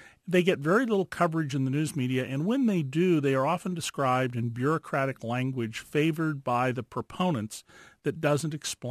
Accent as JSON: {"language": "English", "town": "Santa Cruz", "region": "California", "country": "United States", "tie": "born or raised there", "said": "when I was a boy growing up in Santa Cruz back in the 60s"}